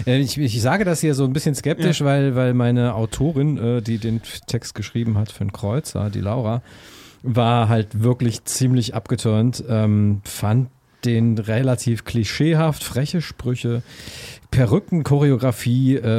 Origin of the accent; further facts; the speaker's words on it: North Rhine-Westphalia, Germany; Euskirchen und Düren sind ja immer die beiden. Das ist meine Heimat, auf Rande erwähnt.